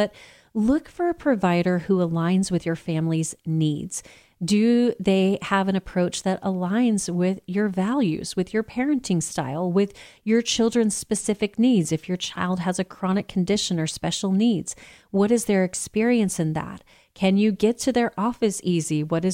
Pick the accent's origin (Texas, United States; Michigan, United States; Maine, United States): Texas, United States; the measles outbreak here in my home state of Texas.